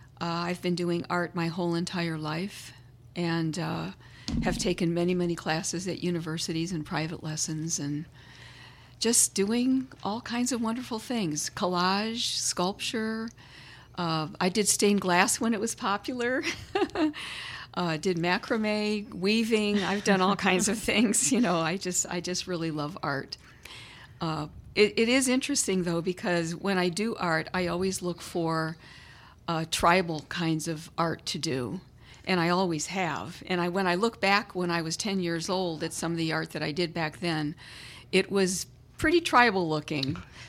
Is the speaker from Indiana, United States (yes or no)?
yes; Gary, Indiana, United States; Oh, I'm from the region, all right. I was born in Gary.